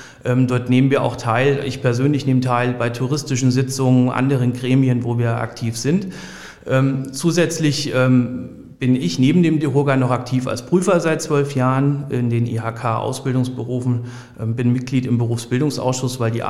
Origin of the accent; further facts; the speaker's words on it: Fulda, Hesse, Germany; Also Fulda und die Rhön ist meine Heimat, meine private Heimat und auch meine berufliche Heimat. Ich bin dort sehr gerne